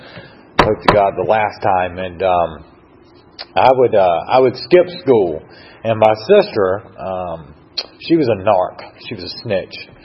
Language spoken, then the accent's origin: English; Brunswick, Georgia, United States; So I'm originally from Glynn County, Brunswick, Georgia, and.